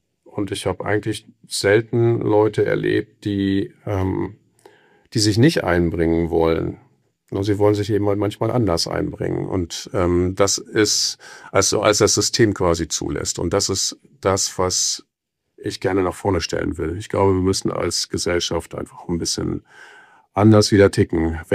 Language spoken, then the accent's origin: German; Gildehaus, Lower Saxony, Germany; also born or lived in Cologne; Jahre alt, Familienvater von 3 Kindern, glücklich verheiratet, wohnhaft in Bentheim, groß geworden in Gildehaus. Also insofern, studiert habe ich in Köln, bei der Deutschen Sporthochschule in Köln und habe dort auch 15 Jahre gelebt